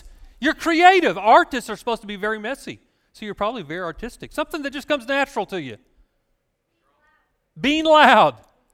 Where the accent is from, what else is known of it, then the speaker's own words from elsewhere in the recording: United States; born there; I was born here in America.